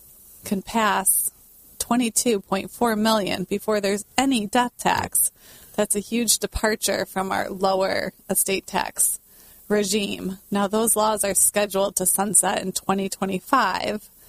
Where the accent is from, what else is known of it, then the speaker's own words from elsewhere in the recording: Michigan, United States; So a little bit about myself. I am from Michigan, and my husband and I, Peter, met in Colorado.